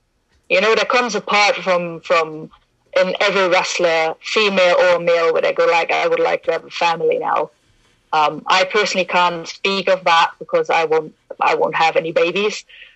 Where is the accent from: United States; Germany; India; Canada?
Germany; English is a second language; now in United Kingdom; Just to clarify something, I just live in the UK, so I'm actually German, so I'm not English.